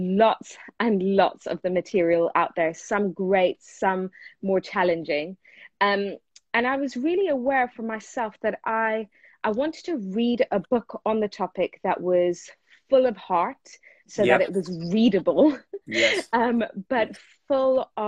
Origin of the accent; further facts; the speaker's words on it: England, United Kingdom; also born or lived in Iran / South Africa; now in United States; I have lived on 4 different continents in my life. So wow. I was born in Iran. I grew up in England. We lived in South Africa. That's where both of our kids were born. And now we are proud residents of the United States.